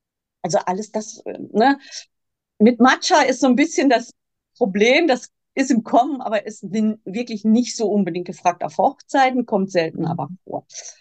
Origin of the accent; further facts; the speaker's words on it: Kleve, North Rhine-Westphalia, Germany; Wir kommen aus Kleve, Bettburg-Hau.